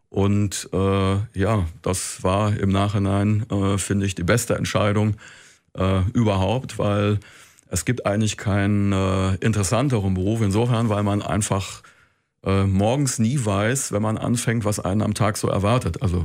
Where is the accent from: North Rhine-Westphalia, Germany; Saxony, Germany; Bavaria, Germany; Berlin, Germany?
North Rhine-Westphalia, Germany; ich bin ja, wie gesagt, im Ruhrgebiet groß geworden, wo alles relativ flach ist.